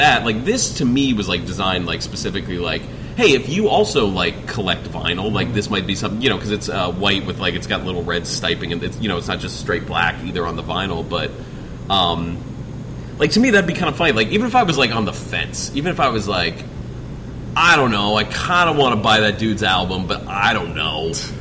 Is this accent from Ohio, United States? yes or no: yes; Ohio, United States; I'm from Ohio originally.